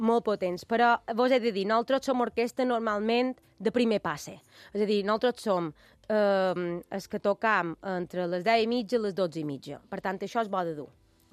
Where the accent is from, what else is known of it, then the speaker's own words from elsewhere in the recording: Montuïri, Balearic Islands, Spain; és una responsabilitat tan gran per jo tocar en el meu poble